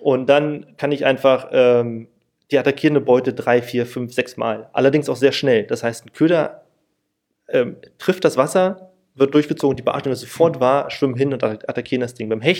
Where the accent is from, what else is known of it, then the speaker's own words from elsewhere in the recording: Berlin, Germany; ich komme auch aus Berlin